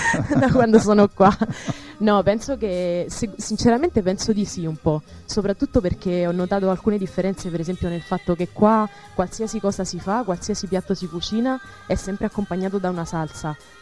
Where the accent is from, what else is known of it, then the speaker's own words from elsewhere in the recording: Lazio, Italy; Io sono di Roma, di un paesino vicino a Roma, ma ogni volta che torno mi emoziono